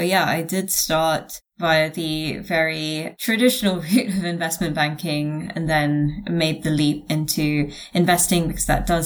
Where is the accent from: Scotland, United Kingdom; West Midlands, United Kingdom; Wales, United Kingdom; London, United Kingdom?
London, United Kingdom; I am the only member of my family, actually, who was born and raised in London